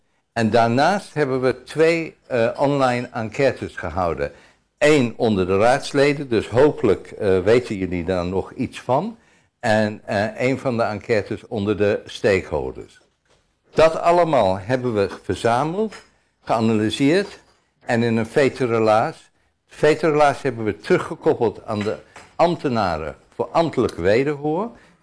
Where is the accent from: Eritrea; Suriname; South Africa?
South Africa; now in Netherlands; ik ben Zuid-Afrikaan. Beerte komt uit Duitsland. We wonen allebei hier heel lang en kennen het land heel goed.